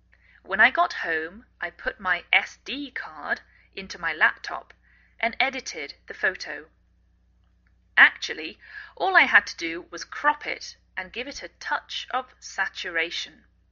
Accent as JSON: {"language": "English", "region": "England", "country": "United Kingdom", "lives_now": "United States"}